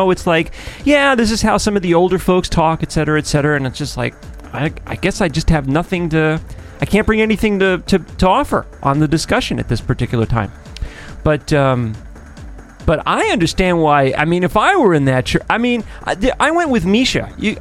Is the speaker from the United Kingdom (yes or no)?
no; East Coast, United States; now in West Coast, United States; a, you know, middle-class white person, you know, growing up in the East Coast and then living my life now on the West Coast, you know, major metropolitan areas as opposed to rural areas.